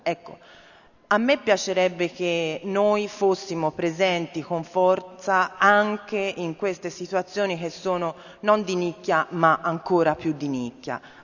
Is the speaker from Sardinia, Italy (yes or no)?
no; Pistoia, Tuscany, Italy; nella mia provincia, io sono di Pistoia